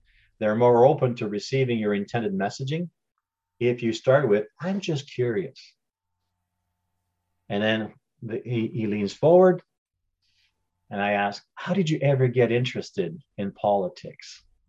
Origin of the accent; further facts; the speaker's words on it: Ontario, Canada; I was born and raised in Northern Ontario. I have the maple leaf tattooed on my chest, and I have no interest of leaving Canada for any province.